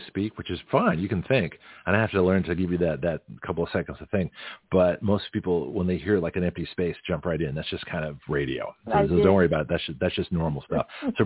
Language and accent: English; Australia; also born or lived in Canada; speaking as a Canadian Australian, I mean, I always rejected Britain as the authority over both Canada and Australia